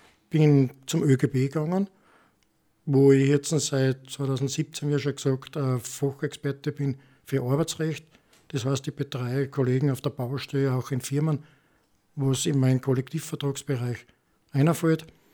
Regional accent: Admont, Styria, Austria; Wohne im Ortsteil Hall, bin ein gebürtiger Admonter

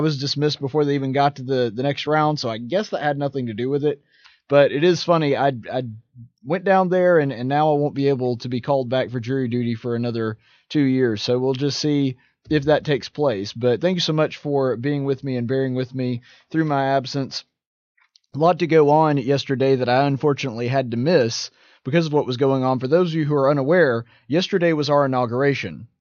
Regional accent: Camden, Alabama, United States; when I was growing up in my hometown of Camden, little girls simply didn't dream of growing up to one day be elected governor. Alabama is a state where dreams come true

